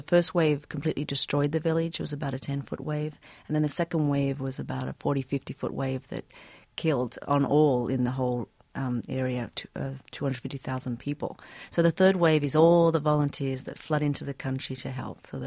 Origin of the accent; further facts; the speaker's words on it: Australia; Yeah, growing up in Australia